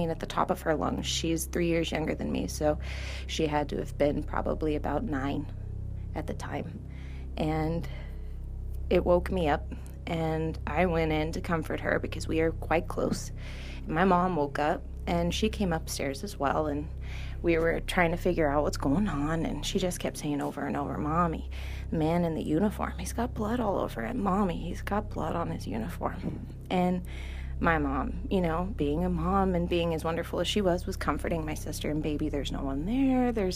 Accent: California, United States; I come from Central California

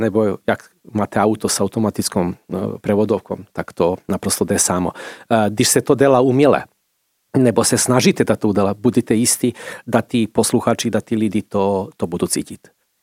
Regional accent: Belgrade, Serbia; Czech is a second language; now in Czech Republic; Já samozřejmě pocházím z Bělehradu.

